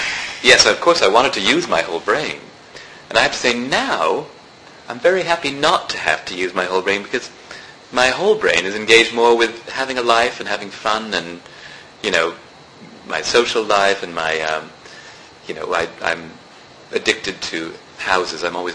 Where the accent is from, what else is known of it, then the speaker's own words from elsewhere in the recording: California, United States; And actually, you know, growing up in California, you do have a sort of certain prejudice against Florida, thinking, rival state and all that kind of thing.